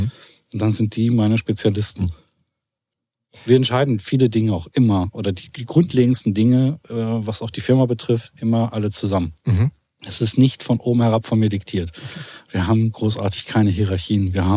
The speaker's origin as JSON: {"language": "German", "town": "Hessisch Oldendorf", "region": "Lower Saxony", "country": "Germany", "said": "wir sind aus Hessisch-Oldendorf und wir wollen gerne da bleiben."}